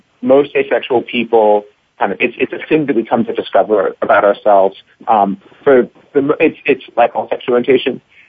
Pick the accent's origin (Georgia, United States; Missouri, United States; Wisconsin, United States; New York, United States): Missouri, United States; St. Louis; And I grew up in St. Louis, Missouri, and I was fortunate.